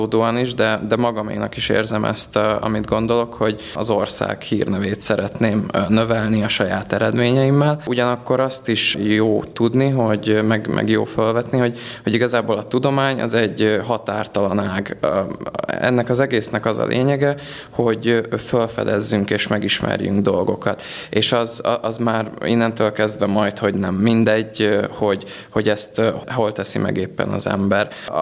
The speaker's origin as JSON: {"language": "Hungarian", "region": "Budapest", "country": "Hungary", "tie": "born there", "said": "Én budapesti születésű vagyok"}